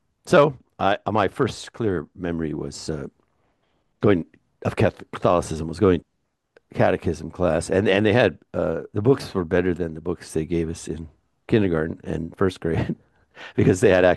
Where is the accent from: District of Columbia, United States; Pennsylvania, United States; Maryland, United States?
District of Columbia, United States; Washington; Yeah, I grew up on the East Coast.